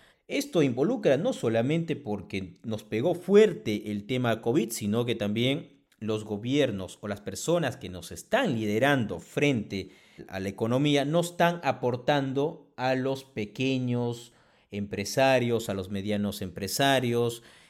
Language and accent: Spanish; Peru; nosotros como peruanos también estamos sobresaliendo en distintas actividades